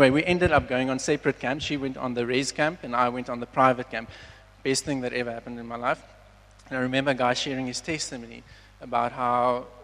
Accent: Somerset West, Western Cape, South Africa; I grew up in Somerset West my whole life.

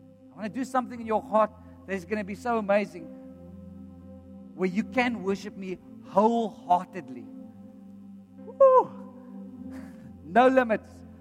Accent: South Africa; But being a South African, there's nothing wrong with that.

